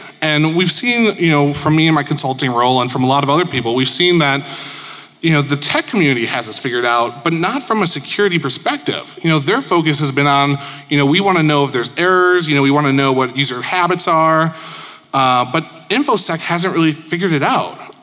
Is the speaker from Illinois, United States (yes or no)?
yes; Chicago, Illinois, United States; I'm a managing partner over at Urbane. I hail from Chicago.